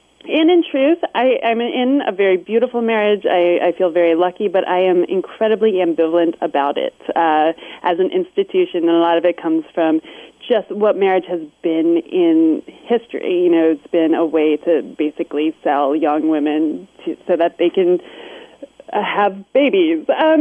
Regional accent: New York, United States; now in Florida, United States; I come from upstate New York, which is its own place. You know, it's cold and hilly, and Florida is incredibly hot and flat.

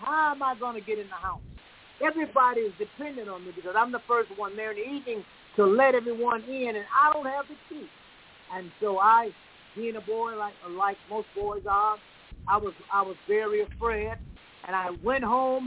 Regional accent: the South, United States; it reminds me of when I was a boy growing up in the South.

